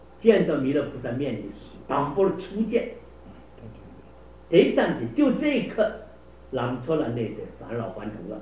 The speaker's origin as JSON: {"language": "Chinese", "country": "China", "said": "我们中国人是讲十二时辰，一个时辰是两个钟头"}